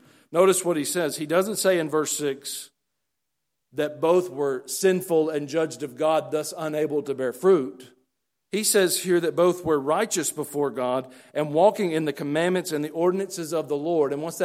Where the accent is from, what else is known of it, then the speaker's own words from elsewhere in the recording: the South, United States; but for me, as a kid growing up in the South, the contest was WCW wrestling on Saturday nights.